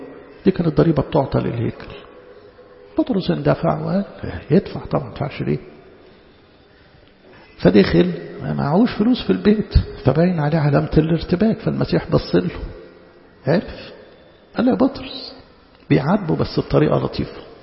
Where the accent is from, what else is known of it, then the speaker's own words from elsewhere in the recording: Egypt; لكن أنا كمصري وأنا داخل بلدي ما في الجمرك ما يدفعنيش رسوم إقامة